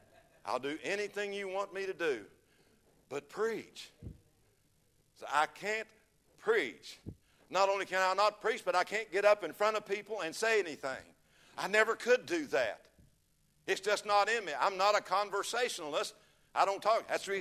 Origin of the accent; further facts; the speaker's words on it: United States; I said, no, Amerikanisch. I'm an American.